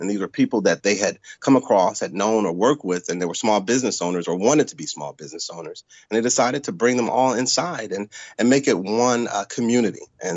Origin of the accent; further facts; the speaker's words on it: Milwaukee, Wisconsin, United States; born there; also born or lived in Georgia; I was born here in Milwaukee, and for several years we were living down in Georgia.